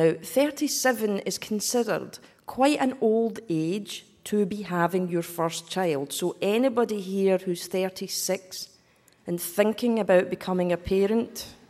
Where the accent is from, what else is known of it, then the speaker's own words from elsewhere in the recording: Westchester, New York, United States; I'm not actually from Scotland. I'm really from Westchester.